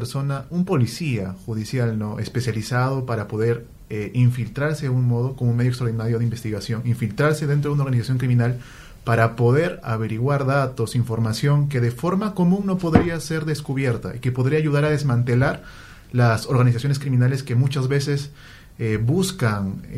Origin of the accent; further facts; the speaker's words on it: Chiclayo, Lambayeque, Peru; provengo de Chiclayo, Perú. Soy abogado por la Universidad Católica Santo Toribio de Morovejo, en la misma ciudad de Chiclayo